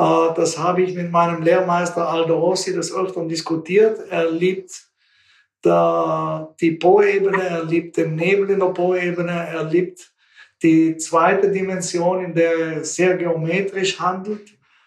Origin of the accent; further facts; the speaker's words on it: Bolzano, Trentino-Alto Adige, Italy; das Symbol meiner Heimatstadt Bozen, verfärbt sich rosa